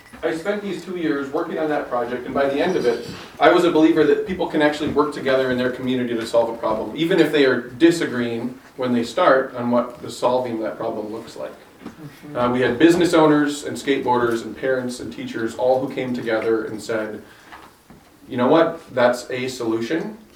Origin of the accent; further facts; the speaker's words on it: Decorah, Iowa, United States; A big piece of this race for me, though, is growing up in Decorah, Iowa. If you're not familiar with it, it's God's country.